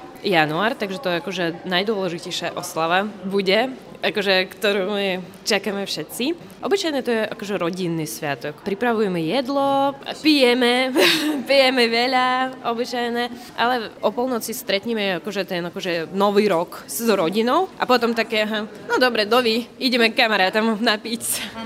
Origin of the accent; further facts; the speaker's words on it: Belarus; Slovak is a second language; som z Bieloruska.